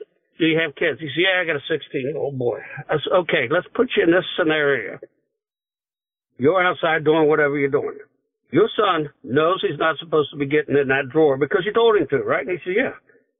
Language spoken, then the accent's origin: English; Hamilton, Ohio, United States; born or raised there